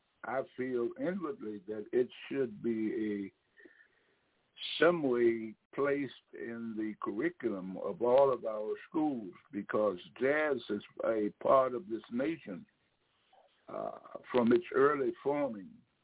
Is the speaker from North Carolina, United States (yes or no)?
yes; North Carolina, United States; I'm from the East Coast of North Carolina.